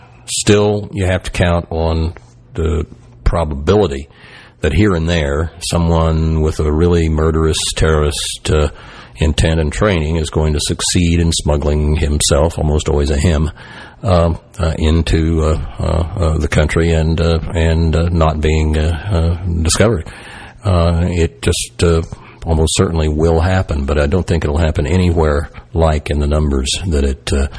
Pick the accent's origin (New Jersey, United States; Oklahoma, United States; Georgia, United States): Oklahoma, United States; Tulsa; or maybe my hometown of Tulsa, Oklahoma.